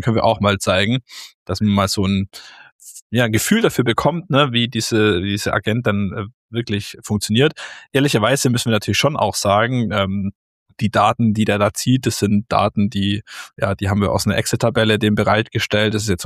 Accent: Baden-Württemberg, Germany; vor allem für mich als Schwabe

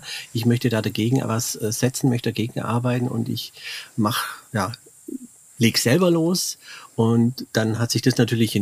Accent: Memmingen, Bavaria, Germany; Ich komme aus Memmingen, also da war noch Entdeckungsraum auch in der Siedlung.

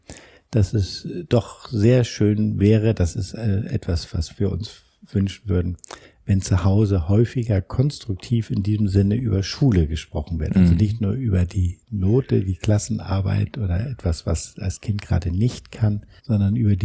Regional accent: Germany; Wir als Deutscher wüssten immer nur, jetzt bin ich am Eingang

